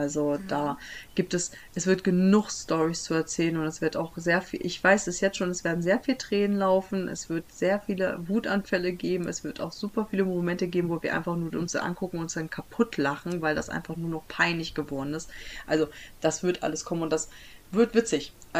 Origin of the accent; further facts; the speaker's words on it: Michigan, United States; Und wenn die mich da jetzt fragen, woher ich komme, dann werde ich auch sagen, ja, aus Michigan. Ja, natürlich komme ich aus Michigan.